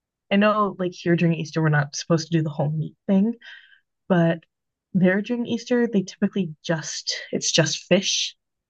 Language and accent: English; Jamaica; So I don't really celebrate being Jamaican because I feel like it's a celebration in itself.